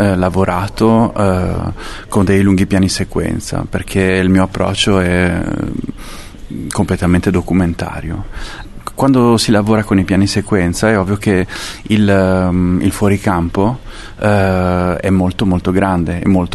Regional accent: San Giorgio al Tagliamento, Veneto, Italy; nel mio paese, da dove vengo, San Giorgio al Tagliamento.

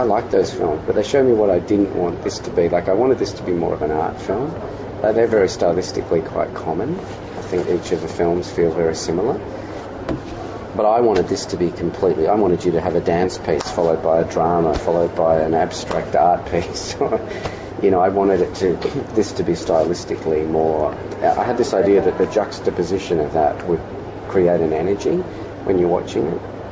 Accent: New South Wales, Australia; I grew up outside of Sydney in a mountain range, the Blue Mountains, and on my way to school every day there's a lagoon that I passed

